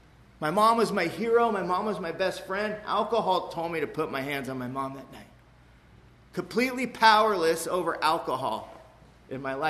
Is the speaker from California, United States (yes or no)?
yes; Mission Viejo, California, United States; now I grew up in Mission Viejo, California.